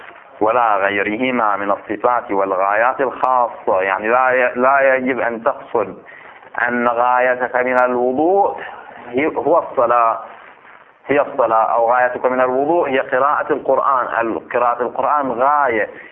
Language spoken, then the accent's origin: Arabic; Bahrain; وهي المسألة مدعاته بعض الإشكالات عندنا في البحرين